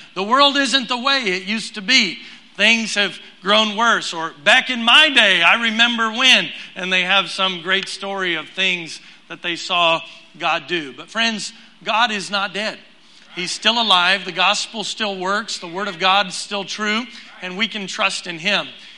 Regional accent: Houston, Texas, United States; I was born and raised in Houston

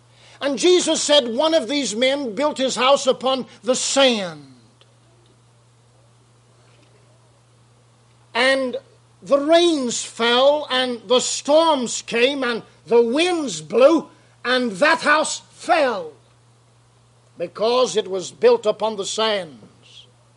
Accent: United States; born there; I make no apologies for the fact that I am an American by birth.

